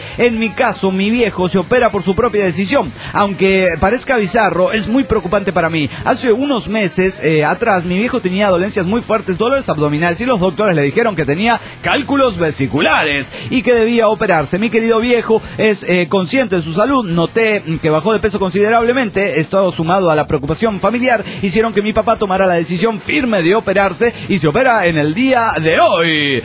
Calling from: Mexico City, Mexico; del DF Mexicano.

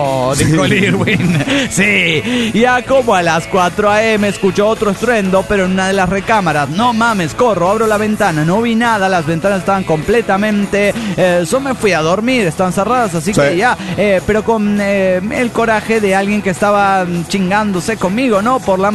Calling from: Chilpancingo, Guerrero, Mexico; de Chilpancingo, Guerrero, México.

